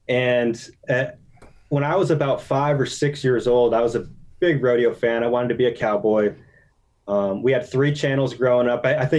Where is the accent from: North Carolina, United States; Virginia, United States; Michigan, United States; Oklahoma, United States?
Michigan, United States; Tip of the mitt. So northwest lower peninsula.